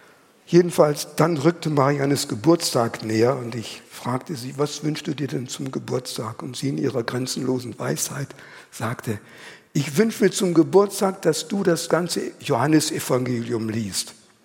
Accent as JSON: {"language": "German", "region": "Northern Germany", "country": "Germany", "said": "In Norddeutschland, wo ich herkomme, sagt man knauserig. Hier heißt es geizig."}